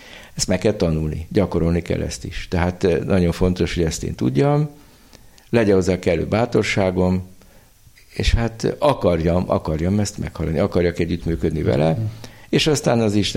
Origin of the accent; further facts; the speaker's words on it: Székesfehérvár, Fejér, Hungary; Meg gyerekkoromban is így nőttem fel. Hát Fehérváron, ami egy 60-70 ezer város volt, voltunk 15-16-an iskola hittára beiratva.